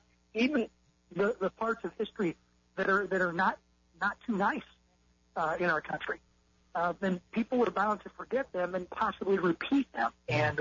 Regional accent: Taylorville, Illinois, United States; I introduced her to my guest, Fire Chief Mike Cruz from my hometown of Taylorville

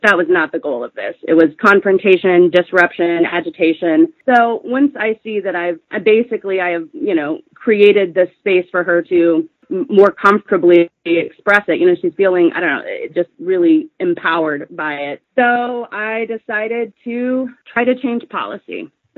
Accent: Missouri, United States; So, you know, I grew up in the Midwest. I've spent most of my life in Missouri, went to grad school in Iowa

